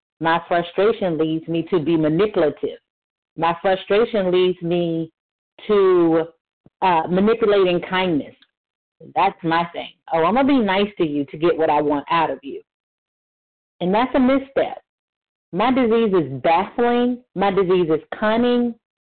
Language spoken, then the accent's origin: English; Delaware, United States; I am from Delaware.